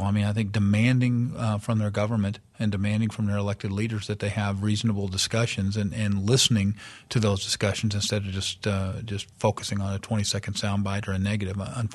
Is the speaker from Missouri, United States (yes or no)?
yes; St. Louis, Missouri, United States; I'm from, born and raised on the St. Louis side